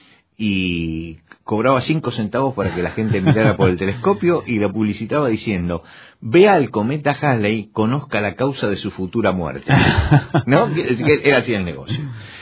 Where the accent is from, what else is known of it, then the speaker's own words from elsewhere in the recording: Argentina; En mi país, en Argentina, hace 100 años, más o menos